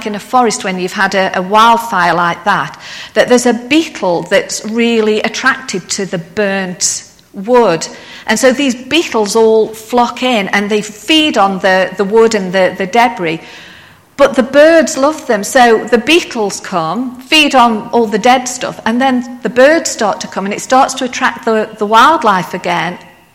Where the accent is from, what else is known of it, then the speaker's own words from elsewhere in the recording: England, United Kingdom; maybe it's because I'm from the Midlands and we're used to a lot of rain